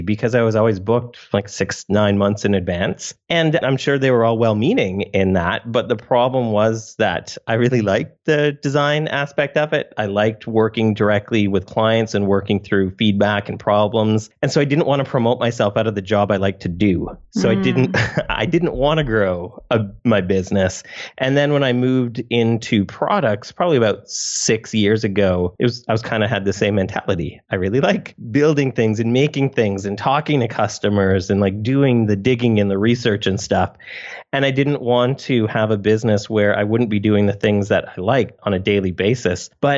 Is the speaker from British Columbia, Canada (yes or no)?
no; Toronto, Ontario, Canada; I live on the west coast of Canada, just above Seattle. So our winter, I grew up in Toronto, so I understand how Chicago winters work